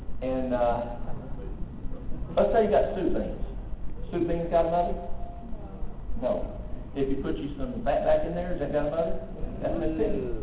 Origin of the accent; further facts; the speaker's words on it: Tennessee, United States; It was environmentally predisposed because I'm from East Tennessee and I eat East Tennessee diet. Just the same as my daddy, my granddaddy, and all the rest of them.